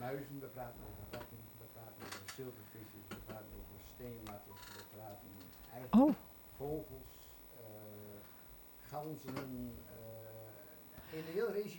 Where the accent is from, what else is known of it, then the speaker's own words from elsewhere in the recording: Assen, Drenthe, Netherlands; Ik kom uit Assen.